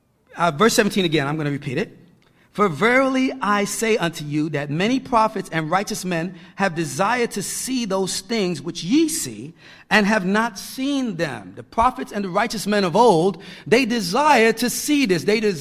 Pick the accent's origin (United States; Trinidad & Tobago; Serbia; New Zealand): United States; New York; My excuse is I'm from New York, and I can't pronounce my THs or my Rs very well.